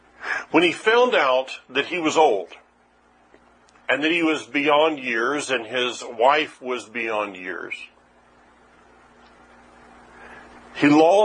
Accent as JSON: {"language": "English", "region": "Florida", "country": "United States", "tie": "born or raised there", "said": "Ponce de Leon, I grew up in North Florida. I've been down to St. Augustine. I lived about 50 minutes from St. Augustine."}